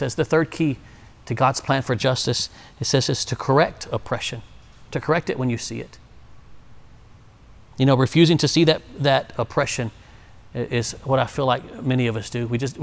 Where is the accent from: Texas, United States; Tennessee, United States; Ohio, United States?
Texas, United States; Now, I'm from Texas, Texas born, Texas proud.